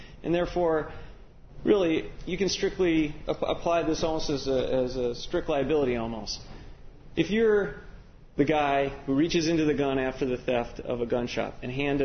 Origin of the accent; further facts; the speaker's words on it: Madison, Wisconsin, United States; from Madison, Wisconsin.